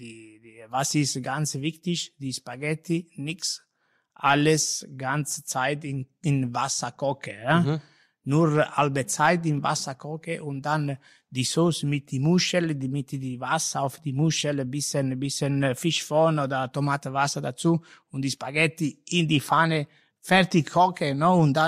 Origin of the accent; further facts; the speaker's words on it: Southern Italy, Italy; Ich bin Italiener aus Süditalien, ja?